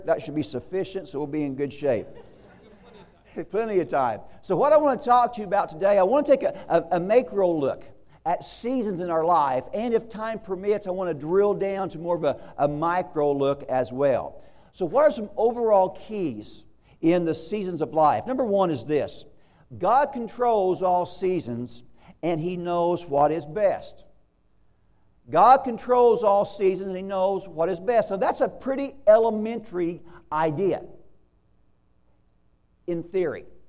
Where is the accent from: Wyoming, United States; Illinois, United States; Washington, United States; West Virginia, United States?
Illinois, United States; Bone Gap; I come from Bone Gap, Illinois, which is the mecca of theological thought here in America.